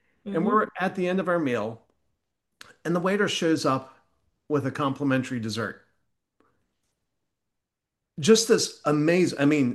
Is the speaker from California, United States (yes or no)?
no; Maryland, United States; I grew up in Maryland, and my wife and I flew up to DC for Thanksgiving.